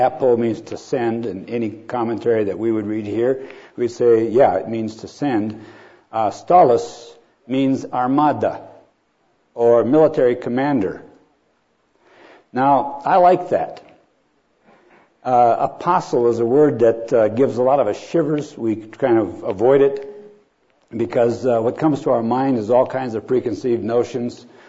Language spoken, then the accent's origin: English; Minnesota, United States; I was raised in Minnesota